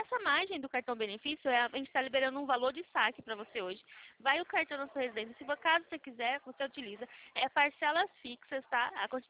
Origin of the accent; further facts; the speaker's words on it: Araras, São Paulo, Brazil; Eu sou daqui de Araras.